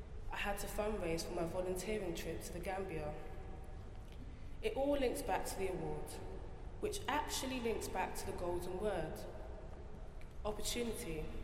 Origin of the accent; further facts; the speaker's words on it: London, United Kingdom; I grew up in East London and had never been camping before.